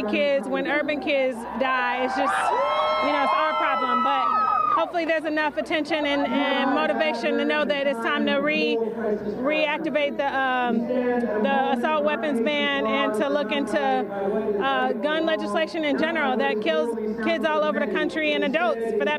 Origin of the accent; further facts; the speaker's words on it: Oakland, California, United States; You know, I'm from Oakland where you have to do earthquake drills.